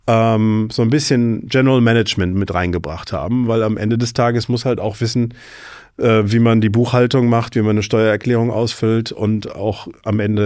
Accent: Solingen, North Rhine-Westphalia, Germany; Und dann bin ich halt damals in meiner Heimatstadt Solingen in so ein Gym rein

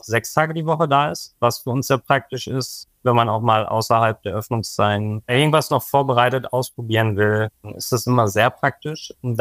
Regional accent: North Rhine-Westphalia, Germany; now in Freiburg, Germany; aus meiner Heimat NRW

